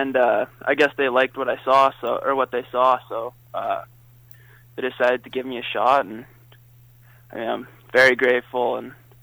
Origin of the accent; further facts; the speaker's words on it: Swan River, Manitoba, Canada; I've played junior hockey for the past 3 years in Swan River, my hometown there